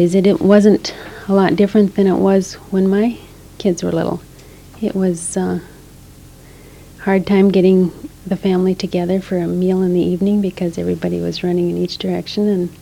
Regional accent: Fargo, North Dakota, United States; also born or lived in Northwood; I was born in Northwood, North Dakota, so we lived for 3 years on a farm. And I don't remember many of those days, but then we moved to West Fargo, and I do remember living in West Fargo.

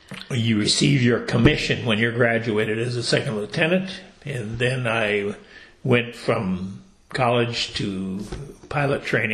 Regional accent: Fargo, North Dakota, United States; also born or lived in Forbes, North Dakota; I was born in Forbes, North Dakota, but moved to Fargo before I started school, and so attended grade school, high school, and graduated from Fargo Central

